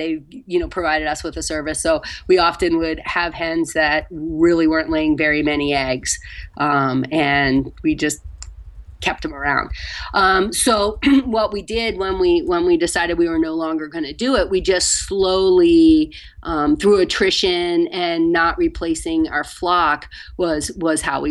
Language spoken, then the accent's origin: English; Virginia, United States; No, I'm from Virginia. And when I was growing up, probably in about junior high, at the house I grew up in, we had a bunch of tomatoes, but that was about it.